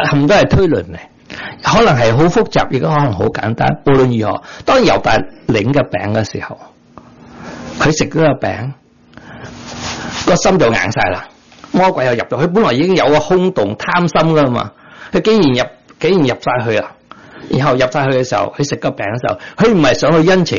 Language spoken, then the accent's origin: Cantonese; Guangdong, China; 唔系我广东人嗰啲狐狸啊